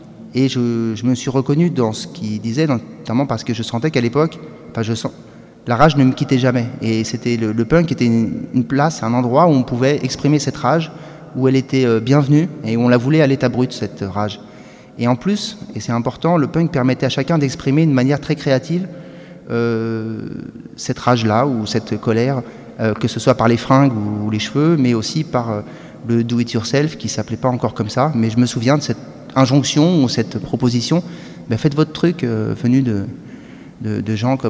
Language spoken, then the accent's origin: French; Issy-les-Moulineaux, Île-de-France, France; j'ai grandi une partie de mon enfance à Issy-les-Moulineaux, à Corentin-Celleton